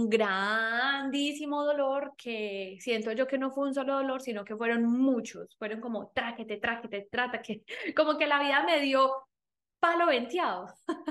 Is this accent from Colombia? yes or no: yes; Colombia; moved away; desde que salí de Colombia. Yo, el día que me fui de Colombia